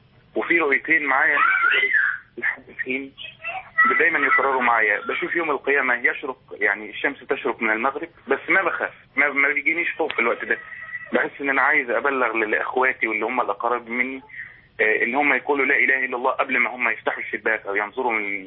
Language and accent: Arabic; Egypt; انا مصري اساسا